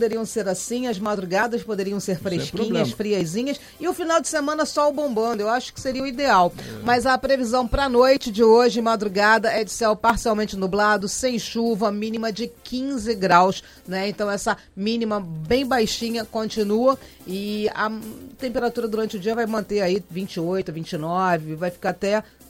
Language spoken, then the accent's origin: Portuguese; Rio de Janeiro, Brazil; Eu, que sou carioca, eu acho assim, pra mim é quase que neve, né?